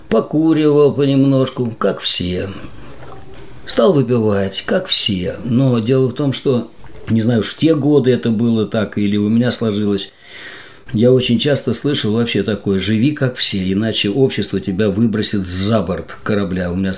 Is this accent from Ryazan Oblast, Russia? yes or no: yes; Ryazan, Ryazan Oblast, Russia; Родился в Рязани, как и все, прекрасная семья, старшая сестра, мама, папа, речники.